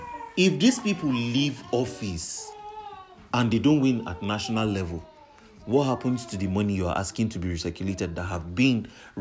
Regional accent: Nigeria; I have every right to vote for who I want to vote for as a Nigerian.

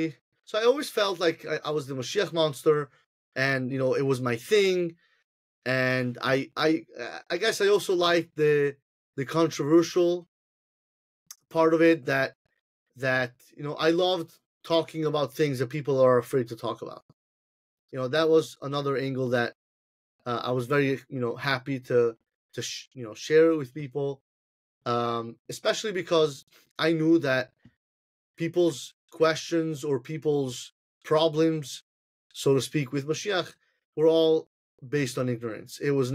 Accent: Italy; English is a second language; growing up in Italy

